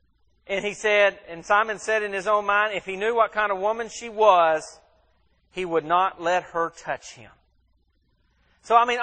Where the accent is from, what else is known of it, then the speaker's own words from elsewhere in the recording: Mississippi, United States; And I am from Mississippi, so that probably wouldn't be a bad assumption.